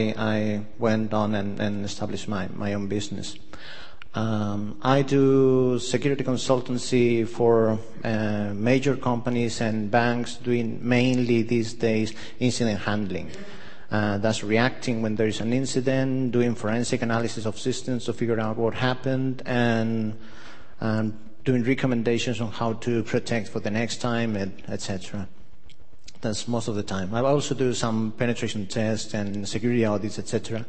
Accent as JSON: {"language": "English", "country": "Spain", "said": "if you pronounce it in Spanish. I come from Spain."}